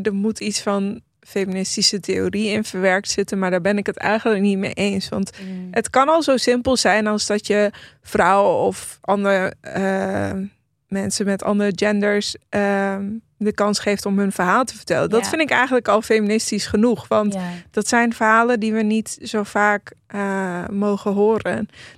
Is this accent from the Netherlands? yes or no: no; Iran; toen ik in Iran boeken las, was dat niet iets wat bij me opkwam. Want dat was gewoon, ik was gewoon in mijn thuisland.